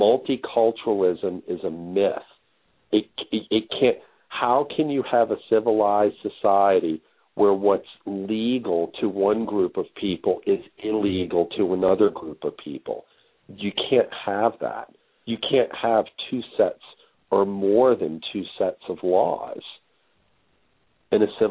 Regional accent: the South, United States; You know, I grew up in the South.

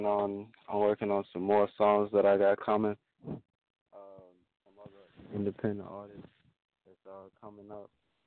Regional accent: Montgomery, Alabama, United States; from Montgomery.

